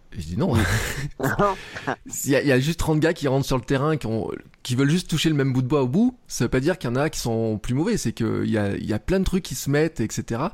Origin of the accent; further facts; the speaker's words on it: Clermont-Ferrand, Auvergne-Rhône-Alpes, France; moi je suis à Clermont, et à Clermont, quand j'étais gamin, je jouais à l'ASM au foot